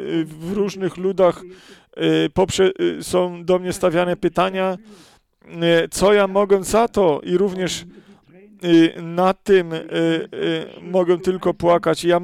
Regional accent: Germany; Ja co ja mogę za to, jako że zostałem urodzony jako Niemiec?

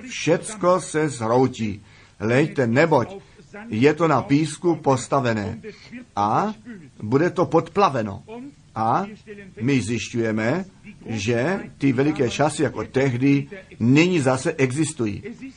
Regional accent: Arizona, United States; Vždyť já jsem z Arizony a některé veliké školy před krátkým časem jsem viděl

